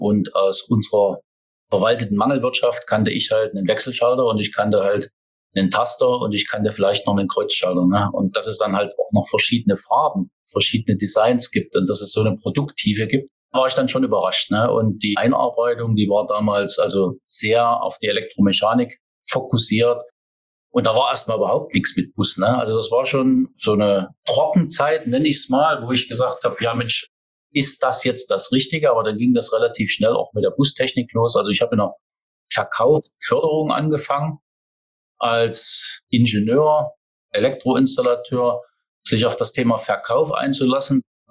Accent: Saxony, Germany; now in Thuringia, Germany; Wirst du das als Sachse, der in Thüringen lebt, auch ein paar Jahre im Sauerland aushalten? Ne? Wir sind als Sachsen, als Thüringer sehr standorttreu

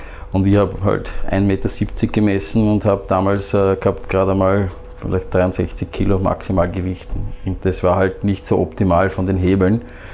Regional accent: Burgenland, Austria; Wir sind im Burgenland aufgewachsen. Seit meinem 4. Lebensjahr war ich am Neusiedler See.

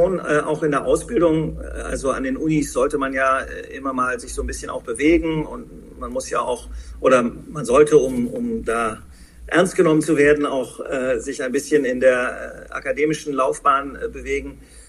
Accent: Bonn, North Rhine-Westphalia, Germany; now in Hanover, Germany; Und ich bin auch kein geborener Hannoveraner, ich bin Rheinländer, ich bin ein Bonner Junge. Vorstellen würde ich mich vielleicht genau so. Ich bin im Rheinland aufgewachsen, groß geworden, bin dann allerdings zur Bundeswehr nach München oder nach Bayern gegangen

